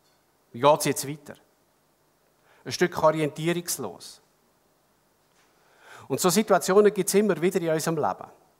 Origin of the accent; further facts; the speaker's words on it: Switzerland; weil vieles von dem, was mir normal ist in meiner Kultur als Schweizer, funktioniert dort nicht.